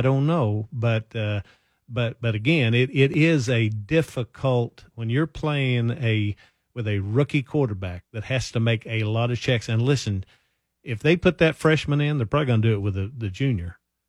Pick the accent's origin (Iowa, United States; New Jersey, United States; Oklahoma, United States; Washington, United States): Oklahoma, United States; the old pool thing where I grew up in Oklahoma, you don't shoot with a scared stick.